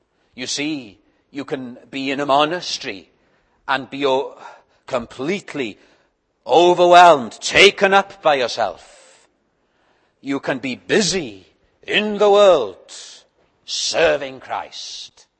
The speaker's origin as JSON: {"language": "English", "country": "United Kingdom", "said": "It's part of our nature as British people to be reticent, not to boast."}